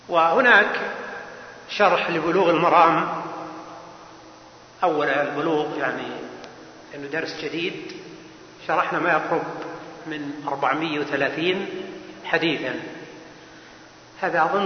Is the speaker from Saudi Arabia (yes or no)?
yes; Buraydah, Al-Qassim, Saudi Arabia; وأنا من بريدة